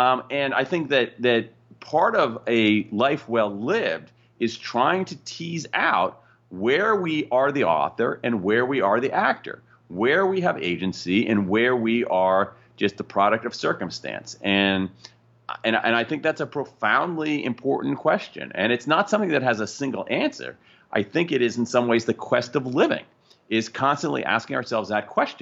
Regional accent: Columbus, Ohio, United States; I grew up in Columbus, Ohio, in the shadow of the Ohio State University. And went to Northwestern.

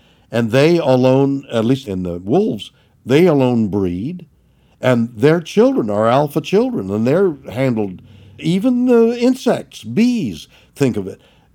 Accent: Montreal, Quebec, Canada; I was brought up in Montreal, Canada.

